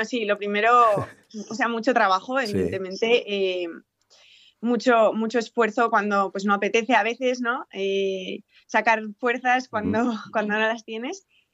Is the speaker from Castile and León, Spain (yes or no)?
yes; Burgos, Castile and León, Spain; moved away as an adult; also born or lived in Valladolid; realmente soy nacida en Valladolid, pero sí, he vivido en Burgos pues hasta que me fui a estudiar fuera.